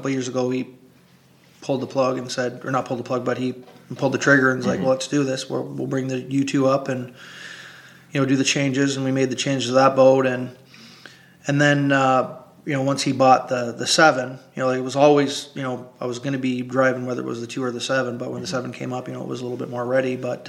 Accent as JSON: {"language": "English", "town": "Brockville", "region": "Ontario", "country": "Canada", "tie": "born or raised there", "said": "You know, and I know what it's like from a promoter standpoint, you know, with my hometown in Brockville."}